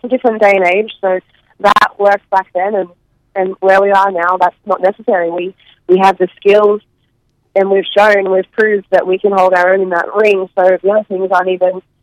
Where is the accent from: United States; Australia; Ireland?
Australia; Yes, I do play a villain, but I'm Australian.